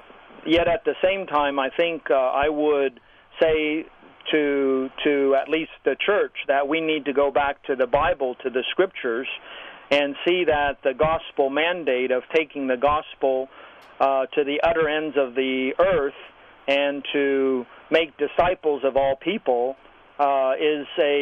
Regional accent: Taiwan; I was born and raised in Taiwan

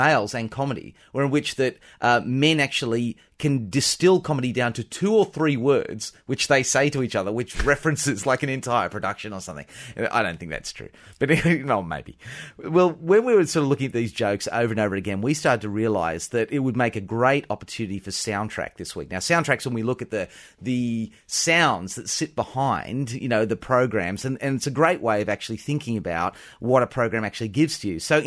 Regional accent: Australia; So growing up in Australia, it seemed to me that one of the great unifying factors was coming to school

